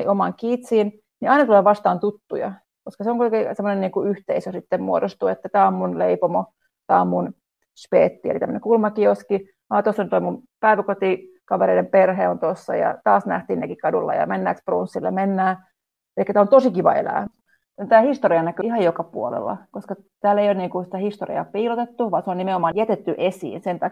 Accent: Espoo, Uusimaa, Finland; also born or lived in Soviet Union; Mä oon kasvanut koko lapsuuden ja varhaisnuoruuden Espoossa ja opiskellut Tampereella, eli ihan niinku vahvasti Suomi-tausta itsellä, mutta sitten perheessä kerrotaan, että made in USSR lapsi olen siis.

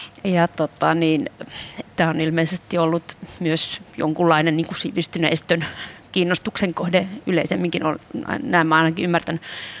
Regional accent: Helsinki, Uusimaa, Finland; mä oon helsinkiläinen perheenäiti, joka säveltää.

